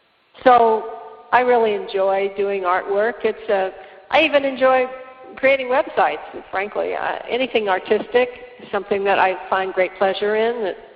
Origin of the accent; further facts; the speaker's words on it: Denver, Colorado, United States; I had a very quite normal childhood. I lived in Denver, Colorado.